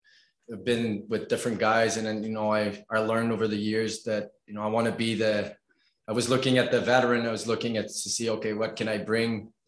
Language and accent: English; England, United Kingdom; English is a second language; I know it's sometimes hard as an English guy to come in with a lot of French guy